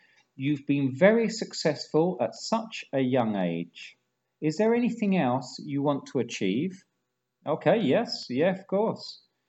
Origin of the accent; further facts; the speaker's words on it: South East England, United Kingdom; now in London, United Kingdom; You probably know that I'm from Kent, from the county of Kent, which isn't very far from London anyway. I mean, it's 1 hour into the centre of London.